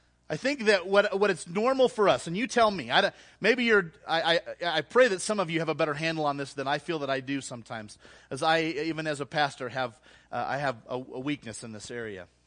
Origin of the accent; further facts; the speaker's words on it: Iowa, United States; also born or lived in Indiana, United States; now in Colorado, United States; before we came to Colorado, we grew up in Iowa where we met and got married. And then we moved to Indiana where I served as an assistant pastor there.